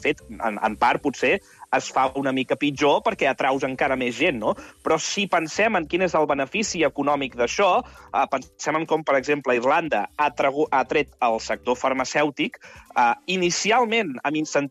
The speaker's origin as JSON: {"language": "Catalan", "town": "Barcelona", "region": "Catalonia", "country": "Spain", "said": "la gent que som de Barcelona, sí, o de Catalunya"}